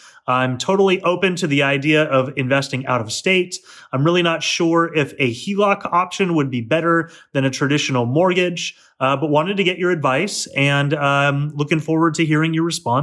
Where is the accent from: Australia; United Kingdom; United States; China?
United States; Santa Barbara, California; Hey, David … I am from Santa Barbara, California.